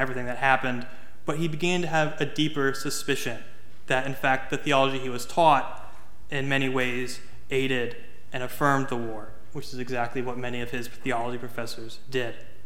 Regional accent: New Jersey, United States; because I am from New Jersey, which they dubbed the armpit of America.

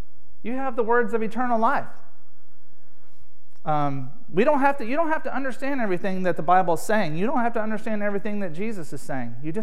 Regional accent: United States; born there; I don't say that because I was born in America and not the Middle East.

